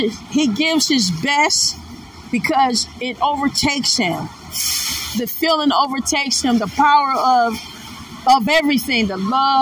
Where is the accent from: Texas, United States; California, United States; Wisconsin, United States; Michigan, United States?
Michigan, United States; Detroit; I'm the auntie from Motown. I'm the one who grew up in Motown. I'm the one who was in Detroit.